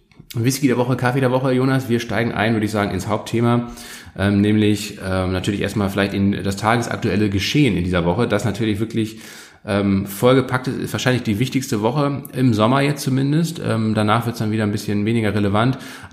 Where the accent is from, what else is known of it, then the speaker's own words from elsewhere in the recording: Kiel, Schleswig-Holstein, Germany; Loppo ist eine fantastische Rösterei in Kiel, in meiner Heimatstadt